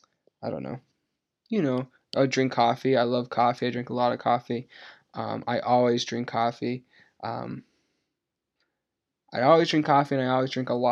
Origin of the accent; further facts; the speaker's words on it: Exeter, New Hampshire, United States; As I said, I'm from the United States. I live in the Northeast in a state called New Hampshire. The town's called Exeter. Right now, I'm living at my parents' house.